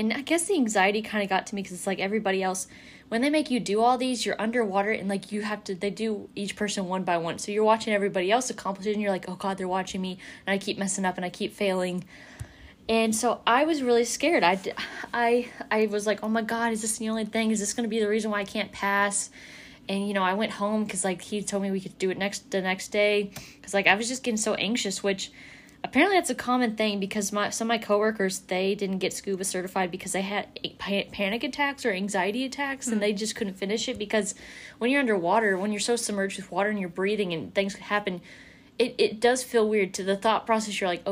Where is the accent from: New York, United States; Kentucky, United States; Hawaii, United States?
Kentucky, United States; Louisville; We're from Louisville, but it's like, people, it's so weird to watch on TV